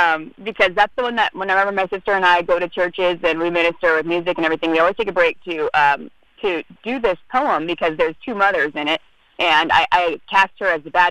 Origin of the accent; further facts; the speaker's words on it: Tulsa, Oklahoma, United States; Tulsa, Oklahoma.